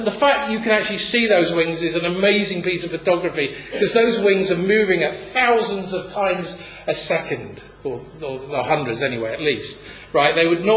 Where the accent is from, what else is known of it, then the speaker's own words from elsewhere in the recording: East of England, United Kingdom; I grew up in East Anglia, and there's a lot of the washers out in East Anglia